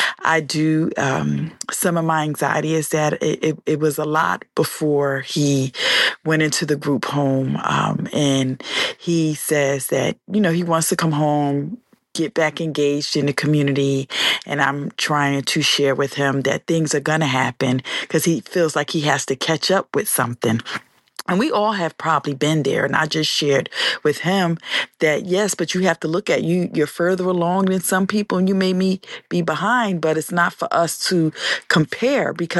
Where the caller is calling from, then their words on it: Newark, New Jersey, United States; Again, I am calling from Newark, New Jersey, where the weather has been beautiful.